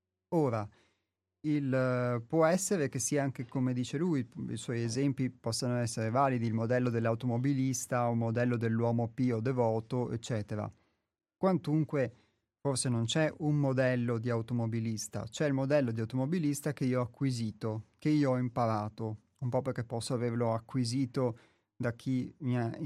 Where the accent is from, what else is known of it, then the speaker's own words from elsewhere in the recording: Veneto, Italy; io sono veneto, quindi il fatto di essere veneti piuttosto che di un'altra regione o di un altro luogo del pianeta sicuramente ci influenza e ci condiziona